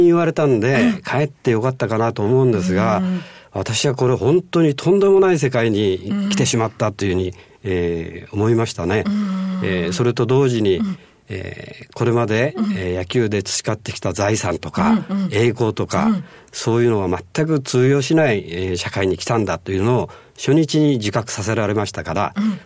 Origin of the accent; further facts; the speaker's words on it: Fukuoka, Japan; そうなんですね、私は福岡で生まれた九州男児ですから